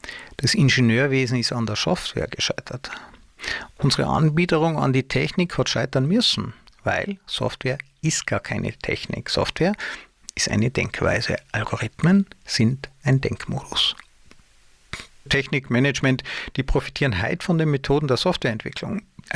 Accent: Tyrol, Austria; also born or lived in Munich, Germany; habe ich einige Jahre versucht, mich in meiner Heimat Tirol als Angestellter zu bewerben.

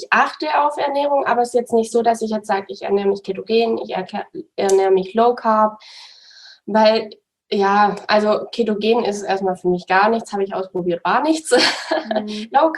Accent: Baden-Württemberg, Germany; Also so Rems-Murr-Kreis, also Remstal.

